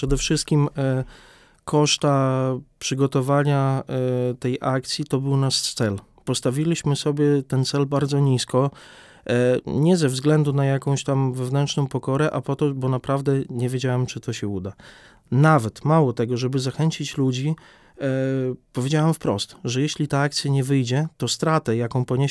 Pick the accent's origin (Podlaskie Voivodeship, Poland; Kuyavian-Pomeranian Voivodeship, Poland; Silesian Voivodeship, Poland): Podlaskie Voivodeship, Poland; Białystok; Dla nas na Podlasiu, ponieważ ja jestem z Białegostoku, rodziłem się w Białymstoku, to jest coś oczywistego.